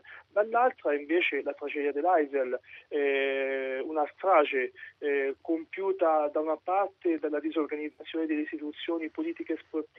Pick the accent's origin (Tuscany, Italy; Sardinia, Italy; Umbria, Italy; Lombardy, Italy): Tuscany, Italy; Arezzo; io sono di Arezzo e tra Arezzo e Pugliese c'è una rivalità incredibile.